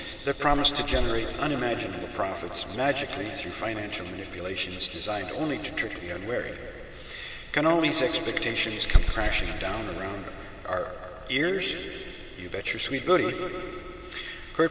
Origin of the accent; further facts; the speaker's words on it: Canada; As a Canadian, I have a criminal record on account of these American bullies